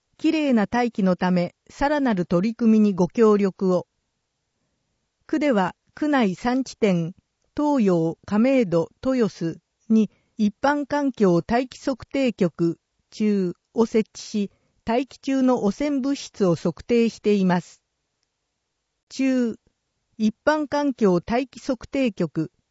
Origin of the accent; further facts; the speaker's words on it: Canada; Japanese is a second language; also born or lived in Southern United States; now in Japan; ちなみに私の母国カナダも近年の夏は熱波で猛暑日が続くことが増えてきましたが、湿度が低い分過ごしやすいです。学生時代アメリカ南部で過ごした経験もありますが、やっぱり日本の夏が一番暑いです。